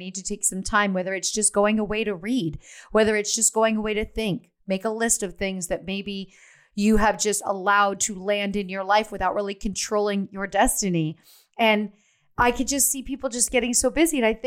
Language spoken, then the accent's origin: English; Pennsylvania, United States; I mean, I grew up in Pennsylvania where we cooked, and over the winter we baked and we canned and froze all of our own fruits and vegetables.